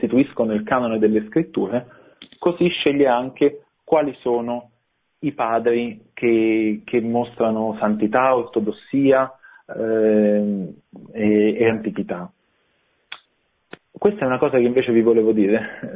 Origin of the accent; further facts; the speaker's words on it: Abruzzo, Italy; dalle mie parti c'è un detto, io sono abruzzese, saluto quella bella terra forte e gentile